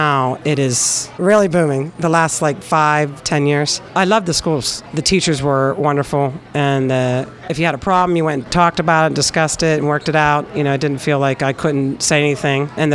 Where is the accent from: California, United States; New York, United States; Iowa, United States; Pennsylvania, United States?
Pennsylvania, United States; Pittsburgh; through the Hampton School District, and we've lived here about almost 15 years. I'm from Pittsburgh originally.